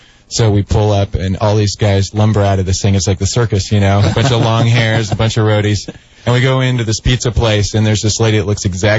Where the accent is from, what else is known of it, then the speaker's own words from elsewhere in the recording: Los Osos, California, United States; also born or lived in San Fernando Valley, United States; now in Morro Bay, United States; I grew up in Los Osos. I moved up from the San Fernando Valley when I was a little kid.